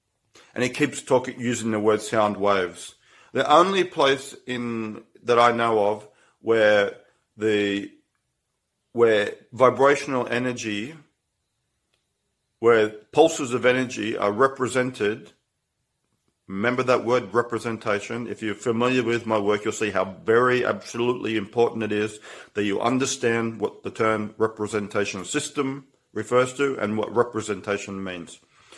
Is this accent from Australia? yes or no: yes; Australia; now in Estonia; And I'm Australian, and I live here with an EU passport